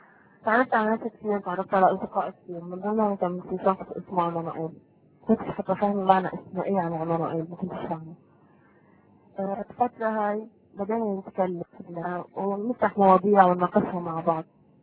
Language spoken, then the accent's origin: Arabic; Palestine; يعني انا كفلسطينية استحالة اني احب مثلا